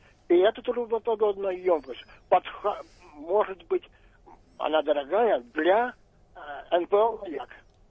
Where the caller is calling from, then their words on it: Moscow, Russia; из Москвы.